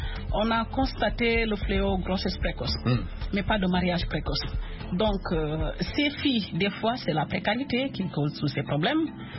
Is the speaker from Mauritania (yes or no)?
no; Senegal; Sénégalais voilà, qu'on a laissé chez nous au Sénégal avant de venir ici.